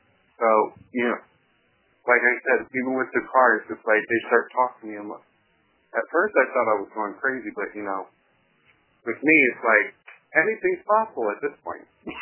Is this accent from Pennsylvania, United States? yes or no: yes; Philadelphia, Pennsylvania, United States; To Philadelphia, to my hometown.